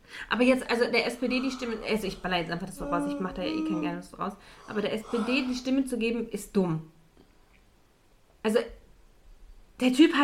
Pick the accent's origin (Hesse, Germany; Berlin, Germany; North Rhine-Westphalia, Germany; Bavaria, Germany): North Rhine-Westphalia, Germany; Cologne; Oh Gott, ich komme aus der Köln.